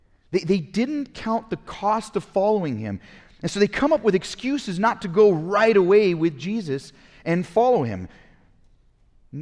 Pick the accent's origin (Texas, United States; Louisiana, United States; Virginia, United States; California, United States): California, United States; Pasadena; I grew up in Pasadena, so we would go to the Rose Parade.